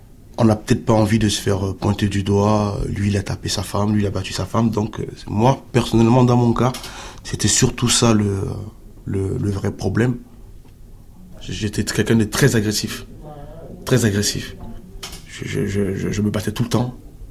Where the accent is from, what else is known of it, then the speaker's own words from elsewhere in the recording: Cameroon; Moi, je suis Camerounais.